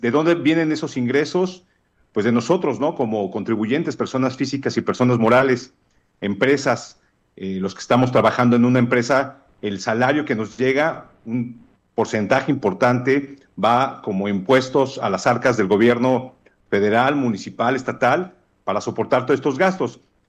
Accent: Mexico; porque no alcanzan los impuestos que como mexicanos estamos contribuyendo

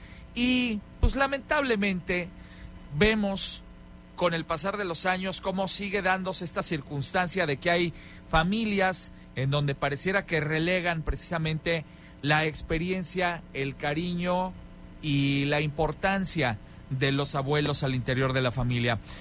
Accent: Mexico; Creo yo que en una sociedad como la de nuestro país, una sociedad como la mexicana, siempre hay una conciencia muy grande de la importancia que tienen los abuelos

